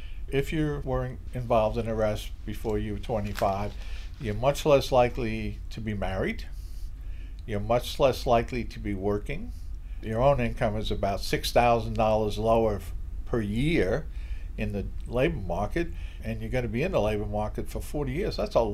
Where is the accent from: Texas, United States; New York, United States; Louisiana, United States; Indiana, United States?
New York, United States; Brooklyn; I grew up in Brooklyn, New York, and you know, things would happen when I was a kid.